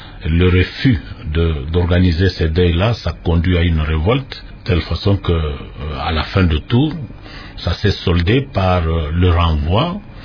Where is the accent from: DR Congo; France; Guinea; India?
DR Congo; Masuika; born there; Bon, moi je suis né à Masuika, dans mon village. Je suis né des parents agriculteurs.